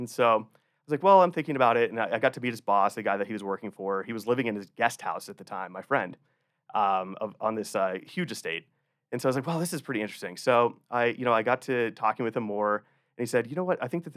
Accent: Pennsylvania, United States; I grew up in Pennsylvania, so northwestern PA, just south of Erie, north of Pittsburgh. Went to Penn State, so I was very much a PA boy through and through.

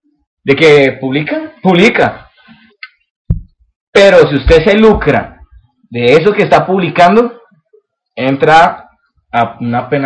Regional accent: Colombia; Bueno, yo como colombiano

